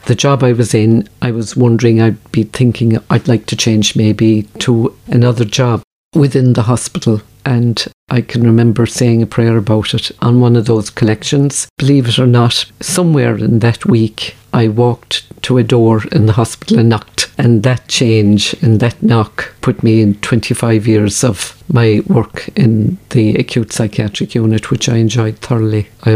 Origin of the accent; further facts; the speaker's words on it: Ardfert, Munster, Ireland; from Bene Ardfert, one of 11. My mum and dad had a small farm